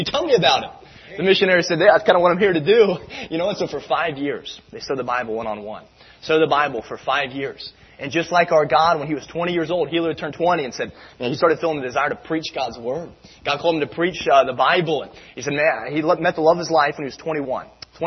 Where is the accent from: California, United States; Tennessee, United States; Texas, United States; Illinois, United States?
Tennessee, United States; My home state of Tennessee has got 6 million.